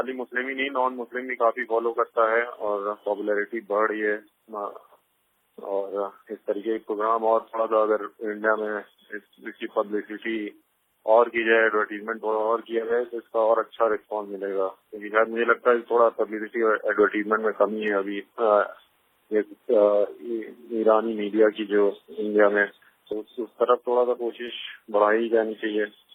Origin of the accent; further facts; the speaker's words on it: Lucknow, Uttar Pradesh, India; मैं लखनऊ इंडिया से हूँ